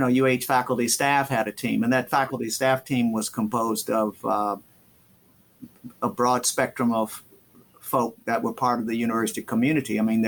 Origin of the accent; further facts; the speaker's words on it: St. Louis, Missouri, United States; I'm from St. Louis, and there's a lot of ball players, of course, over there.